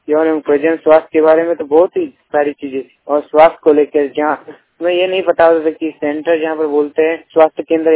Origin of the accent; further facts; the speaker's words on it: Chiliyama, Jharkhand, India; मेरा गांव का नाम चिलियामा है, मेरा प्रखंड का नाम निमडी है। मैं सरायकेला खरसावां जिले का रहने वाला हूँ।